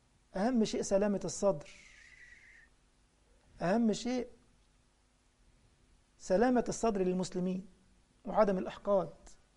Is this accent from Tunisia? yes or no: no; Egypt; جه البوليتساي بلغة الغرب هنا اسمه رجال الشرطة عندنا في مصر